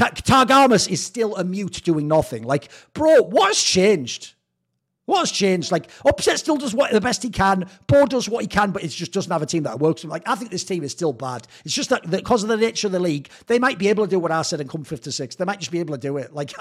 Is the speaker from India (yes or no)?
no; England, United Kingdom; I'm not French. Spoiler, I'm actually English, which means historically I shouldn't like French people.